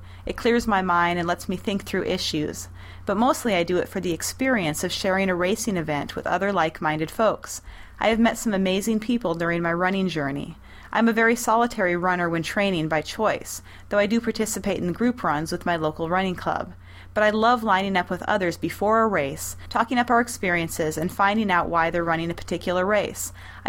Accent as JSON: {"language": "English", "town": "Lewistown", "region": "Montana", "country": "United States", "tie": "born or raised there", "said": "Well, the funny thing is she actually lived in Lewistown, my hometown, as well."}